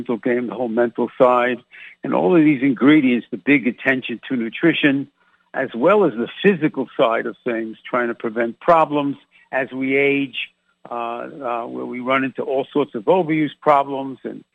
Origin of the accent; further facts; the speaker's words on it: Massapequa, New York, United States; accent: New York; I'm Massapequa.